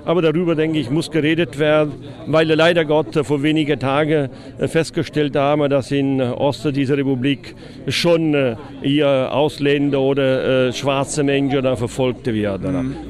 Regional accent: Italy; now in Kassel, Germany; die wir als Italiener in Kassel selbstverständlich erinnern wollen

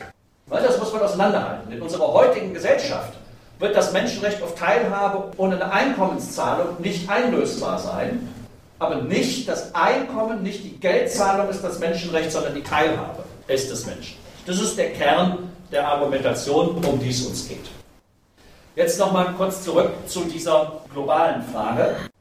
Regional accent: Bonn, North Rhine-Westphalia, Germany; Ich komme aus Bonn, in der Nähe von Köln

